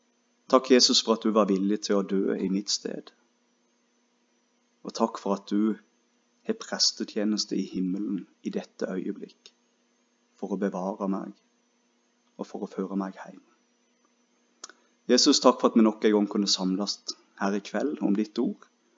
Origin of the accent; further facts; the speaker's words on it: Finnmark, Norway; accent: Finnmark dialect; ta en sånn en tolk til Finnmarks dialekt. Håper vi slipper det.